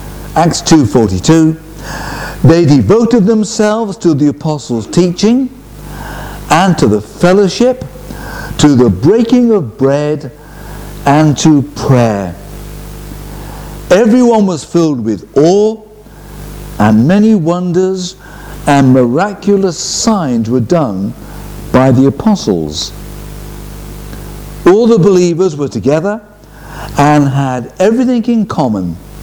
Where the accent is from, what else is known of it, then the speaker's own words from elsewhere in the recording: Liverpool, North West England, United Kingdom; born there; I also support Liverpool because I was born in Liverpool